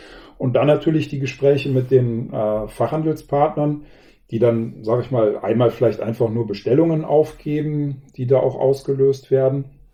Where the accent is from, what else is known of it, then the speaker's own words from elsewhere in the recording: North Rhine-Westphalia, Germany; Das heißt, wir sind hier wirklich in einer engen Truppe aufgewachsen